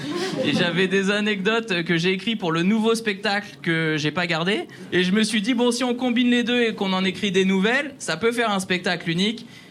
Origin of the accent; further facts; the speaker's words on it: Le Havre, Normandy, France; je suis originaire du Havre. En vrai, comme pas mal de gens qui grandissent en province, ton principal ennemi, surtout quand t'es adolescent, c'est l'ennui.